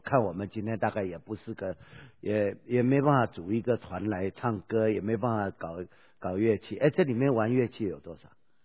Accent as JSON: {"language": "Chinese", "country": "Taiwan", "tie": "born or raised there", "said": "我小时候哈，那个你知道小时候在台湾哈"}